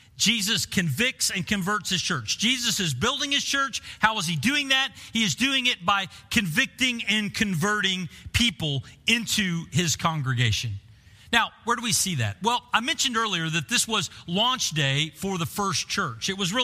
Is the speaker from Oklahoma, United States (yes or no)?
yes; Bartlesville, Oklahoma, United States; I grew up in Bartlesville, Oklahoma, a town of 38,000 people.